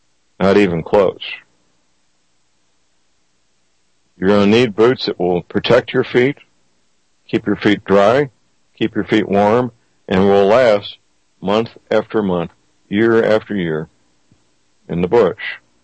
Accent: Missouri, United States; I know in St. Louis County, Missouri, my hometown, they've done that.

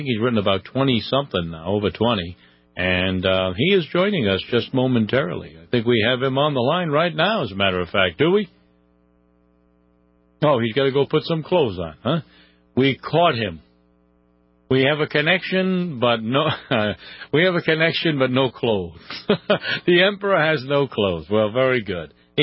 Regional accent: New England, United States; You know, we live in New England. I come from New England where it's warm about 1 month a year.

